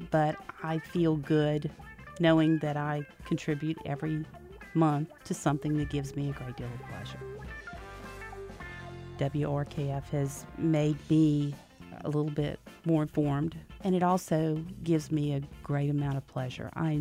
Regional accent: Brusly, Louisiana, United States; now in Port Allen, United States; I grew up in Brule and live in Port Allen now.

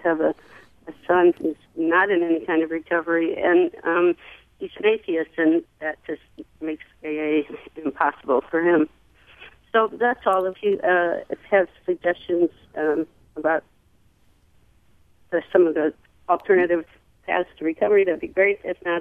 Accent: St. Louis, Missouri, United States; and I am from St. Louis, so it's still that area.

